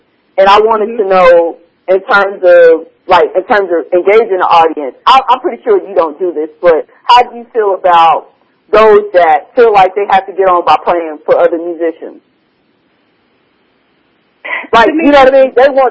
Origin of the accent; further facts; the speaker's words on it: Oklahoma, United States; because I was born and raised in Oklahoma.